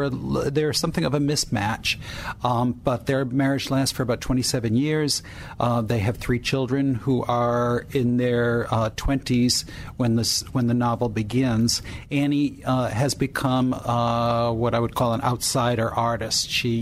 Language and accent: English; Norwich, Connecticut, United States; who grew up in my hometown of Norwich, Connecticut.